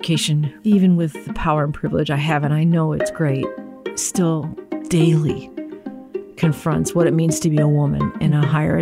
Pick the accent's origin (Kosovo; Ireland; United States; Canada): United States; Pennsylvania; also born or lived in Indiana / New Jersey / Buffalo; So I was born in Indiana. Ah. We moved when I was two to New Jersey. We lived two different places in New Jersey and then wound up in Buffalo when I was five. And then when I was eight, we moved to Western Pennsylvania near Pittsburgh